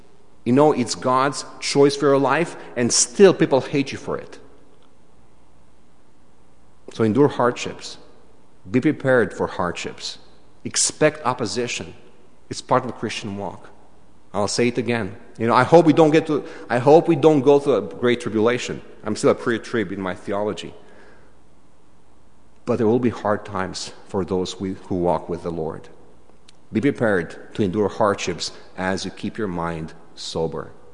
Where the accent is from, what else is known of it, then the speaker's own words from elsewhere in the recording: Romania; The second thing, and you know me, I'm coming from Romania.